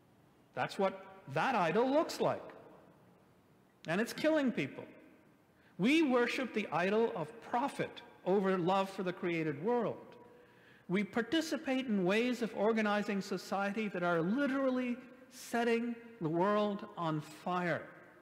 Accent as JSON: {"language": "English", "country": "United States", "said": "As an American, I can say without hesitation that my nation worships the idol of the gun."}